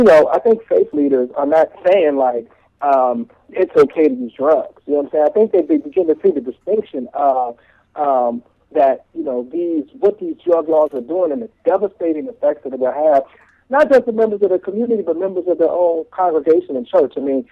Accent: Pittsburgh, Pennsylvania, United States; I'm from Pittsburgh, and I've known … since he was 16 years old.

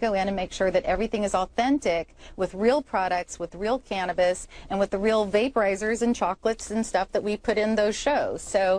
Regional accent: Appalachia, United States; I grew up in Appalachia in the Bible Belt

